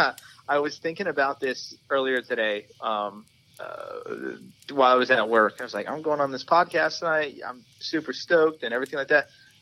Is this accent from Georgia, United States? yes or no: yes; Georgia, United States; now in Williamsport, United States; I'm from Georgia, went to Penn State, so I'm very familiar with central PA. I've been up here for like the past 5 years, been up in Williamsport for 16 months.